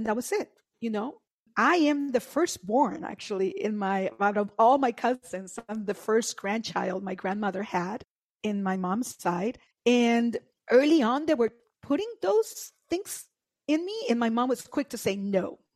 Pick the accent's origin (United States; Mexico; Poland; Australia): Mexico; I grew up in Mexico. My dad grew up in the U.S.